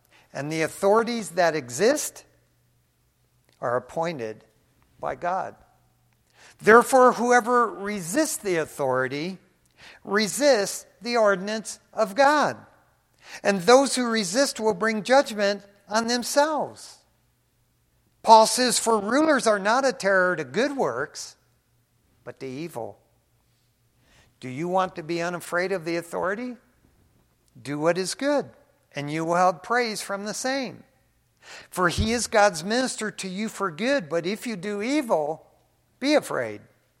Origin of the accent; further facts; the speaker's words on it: East Detroit, Michigan, United States; growing up in East Detroit, Michigan, in the early 60s, do you know we went to bed at night and just had the screen door and all the windows were open?